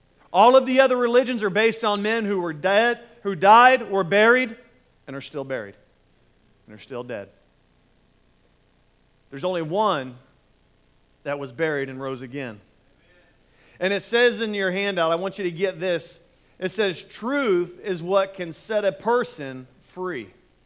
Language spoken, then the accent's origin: English; Daytona Beach, Florida, United States; along with being born and raised in Daytona, my dad's a plumbing contractor.